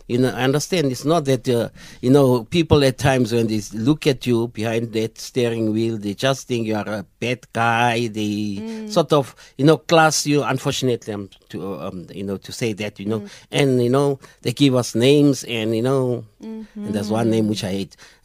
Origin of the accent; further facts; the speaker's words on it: Johannesburg, Gauteng, South Africa; I'm from El Dorado Park, which is in Joburg